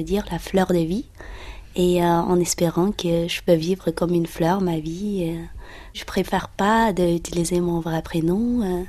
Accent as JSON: {"language": "French", "region": "Xinjiang", "country": "China", "said": "Je viens de la Chine. Nord-ouest de la Chine, en fait, c'était Turkestan. Et ça fait 66 ans qu'on est sous le pouvoir de la Chine, comme Tibet"}